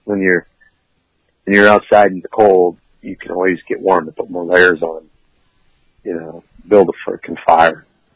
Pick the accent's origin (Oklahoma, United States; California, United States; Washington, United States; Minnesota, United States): Minnesota, United States; First of all, I grew up in Minnesota 35 years ago.